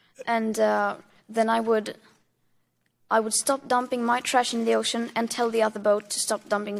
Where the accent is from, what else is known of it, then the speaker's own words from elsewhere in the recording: Sweden; English is a second language; I am from Sweden, it's a small country